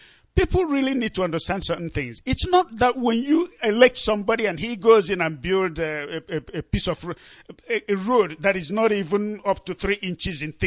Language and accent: English; Nnewi, Anambra, Nigeria; I'm from Nnewi, and Nnewi is in the heartland of Biafra, of course.